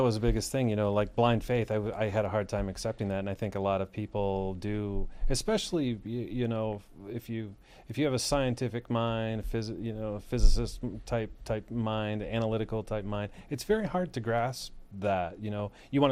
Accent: Michigan, United States; moved away as an adult; now in Boston, United States; I was raised in Michigan. I've been in Boston. I moved out there for work about 17 years ago.

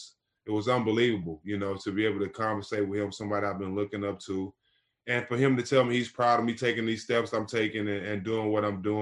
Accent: Port Arthur, Texas, United States; I grew up in Port Arthur, Texas, which is an hour from Houston.

